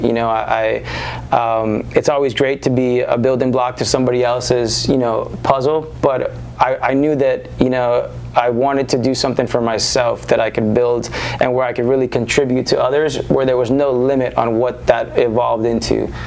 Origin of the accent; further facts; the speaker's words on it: Weston, Florida, United States; Just like you, you know, I grew up in Weston, Florida.